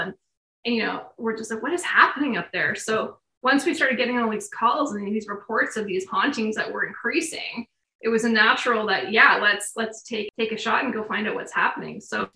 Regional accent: British Columbia, Canada; we're all born and raised in British Columbia. And so this is kind of our own backyard.

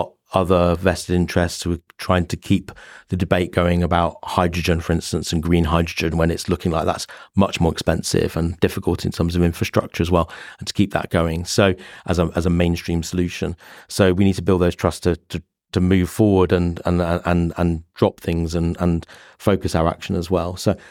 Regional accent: West Midlands, United Kingdom; I come from South Warwickshire. It's really beautiful.

